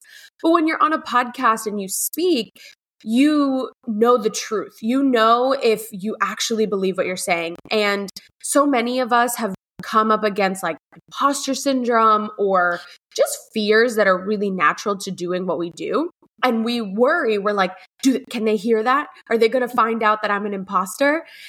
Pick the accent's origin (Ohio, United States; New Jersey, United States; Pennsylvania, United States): Pennsylvania, United States; Philadelphia; also born or lived in Colombia; I'm originally from Colombia. I was born in Colombia, but have been raised and have stayed in the Philadelphia area this whole time.